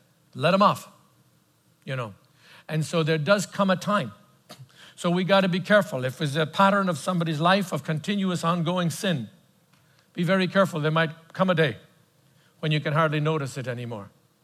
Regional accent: Ireland; I shun Halloween because I come from Ireland

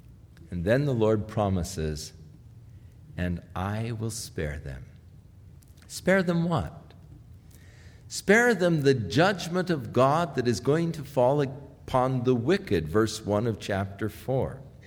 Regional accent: Ventura, California, United States; You know, as a kid, I grew up in Ventura.

